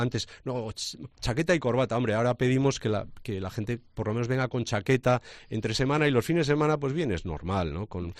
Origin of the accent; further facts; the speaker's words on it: Bilbao, Basque Country, Spain; los bilbaínos somos bilbaínos sin diptongo.